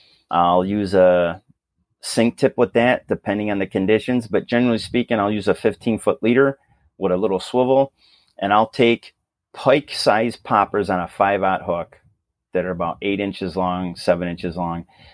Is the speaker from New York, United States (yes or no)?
yes; Rochester, New York, United States; So I grew up in a city called Rochester, Western New York, actually. I grew up on Lake Ontario